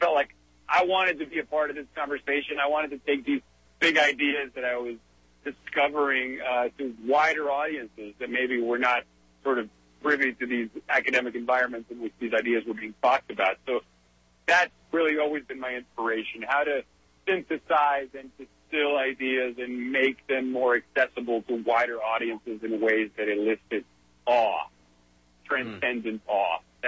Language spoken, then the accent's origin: English; Caracas, Capital District, Venezuela; Well, I was born in Venezuela. I was born in Caracas, and I grew up there. I attended an international school growing up, so I had friends from, you know, all over the world.